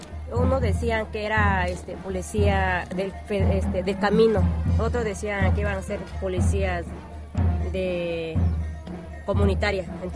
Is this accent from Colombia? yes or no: yes; Colombia; Soy originaria de Colombia.